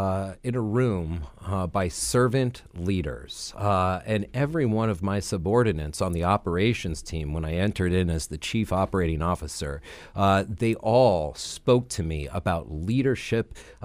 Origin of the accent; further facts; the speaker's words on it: Virginia, United States; I've spent most of my life here in Virginia. I grew up in Northern Virginia.